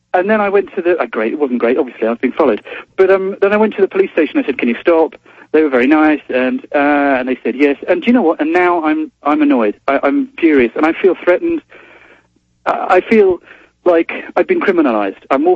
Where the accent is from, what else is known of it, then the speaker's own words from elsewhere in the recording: England, United Kingdom; obviously, as an English guy, middle class, well brought up by my middle class parents.